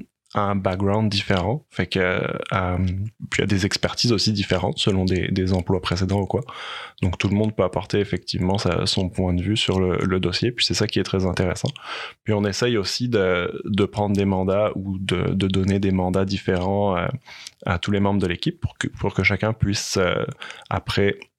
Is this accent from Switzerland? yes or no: no; France; accent: French; moved away as an adult; now in Canada; J'ai étudié, dans le fond, je suis français, ça s'entend peut-être à mon accent.